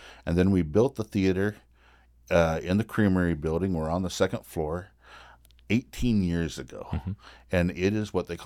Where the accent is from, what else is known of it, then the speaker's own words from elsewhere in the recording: Lincoln, Nebraska, United States; Lincoln, Nebraska, Lincoln native, Lincoln Northeast High graduate.